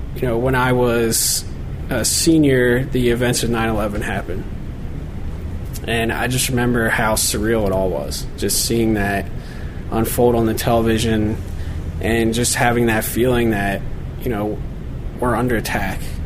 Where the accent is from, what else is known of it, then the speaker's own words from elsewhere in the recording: New Jersey, United States; I went to high school in New Jersey. I grew up there my whole life.